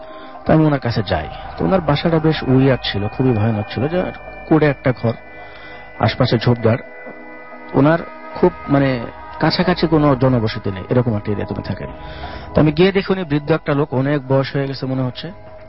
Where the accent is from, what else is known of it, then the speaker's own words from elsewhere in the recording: Melandaha, Mymensingh Division, Bangladesh; now in Dhaka, Bangladesh; আমার জেলা হচ্ছে জামালপুর জেলা, মেলান্দহ থানা।